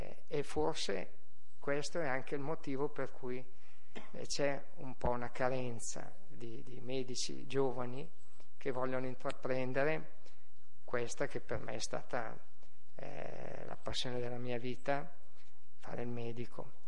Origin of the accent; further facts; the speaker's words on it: Milan, Lombardy, Italy; born there; Io sono milanese, però da questa sera, che sono nato a Milano